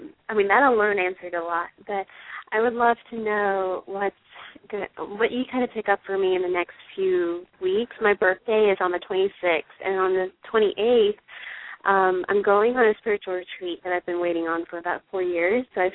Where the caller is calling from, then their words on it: Charleston, United States; I'm calling from Charleston.